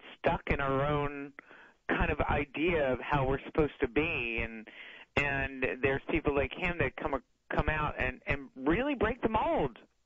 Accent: United States; You know, when I am as an American and I have the choice to make

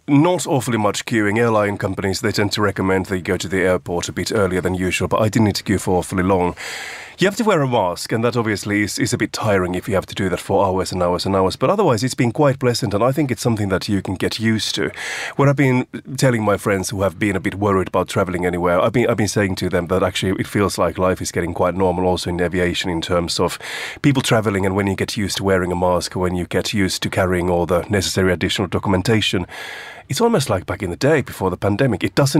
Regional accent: Finland; I remember from my home country of Finland in the 1990s

